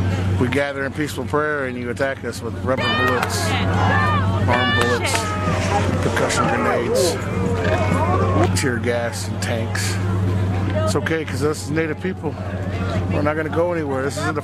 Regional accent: Great Lakes, United States; I come from the Anishinaabe people, from the Great Lakes, from the San Pumigoshuk.

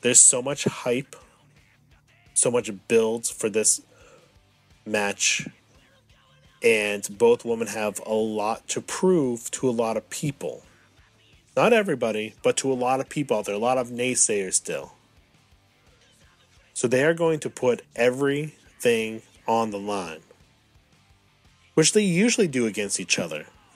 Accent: Boston, Massachusetts, United States; my hometown, Boston, Massachusetts

